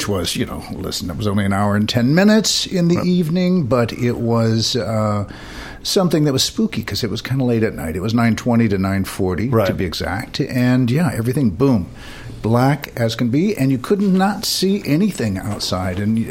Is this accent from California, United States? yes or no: yes; San Diego, California, United States; joining us via telephone from San Diego, my hometown.